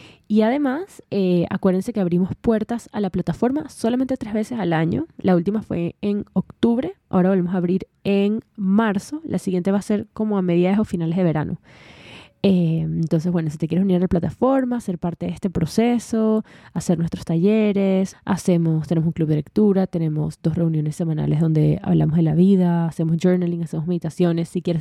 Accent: Venezuela; mi papá no vivió en Venezuela conmigo. Yo me crié en Venezuela.

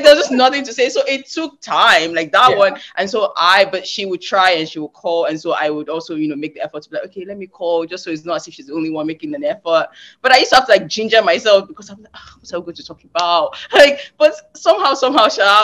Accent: Ikorodu, Lagos, Nigeria; now in Washington, D.C., United States; she grew up in Port Harcourt, I grew up in Ikorodu, super far, we barely saw each other

